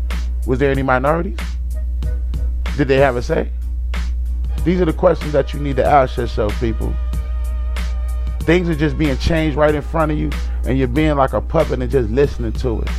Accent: Boston, Massachusetts, United States; Yes, I am from Boston. Let's just rep that real quick.

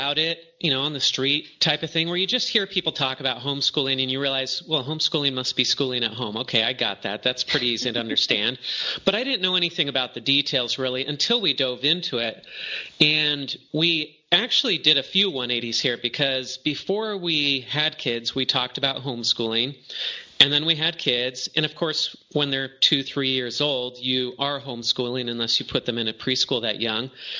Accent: Arcadia, California, United States; And I grew up in Arcadia, California. As I was growing up, we had a lot of kids from Taiwan and China moving into my city

